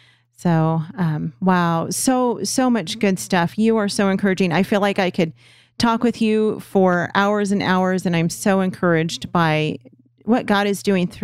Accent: California, United States; We're from Los Angeles County. The school the schools in our area were terrible.

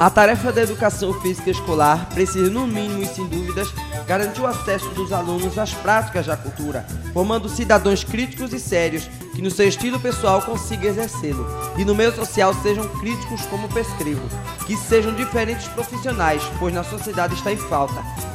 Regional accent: Passira, Pernambuco, Brazil; sou de Passira, Pernambuco.

